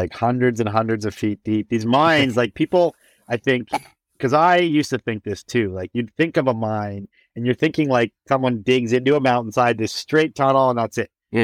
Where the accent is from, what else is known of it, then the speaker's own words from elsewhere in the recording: Niagara-on-the-Lake, Ontario, Canada; I grew up in Niagara on the Lake, Ontario, which is like near Buffalo, Niagara Falls, that area.